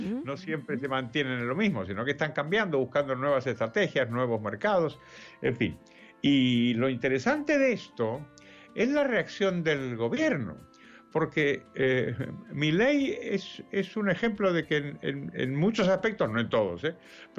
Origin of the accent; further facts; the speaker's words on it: Argentina; born there; moved away; hizo una apuesta importantísima en mi continente natal y en mi país natal, en Argentina, hace muchos años